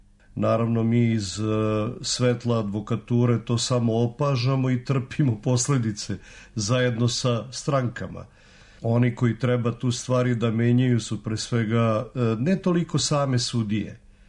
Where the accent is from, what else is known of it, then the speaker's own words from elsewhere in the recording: Belgrade, Serbia; ja sam rođen u Beogradu i detinjstvo, odnosno deo detinjstva proveo u Beogradu. I nadimak mi potiče odavde.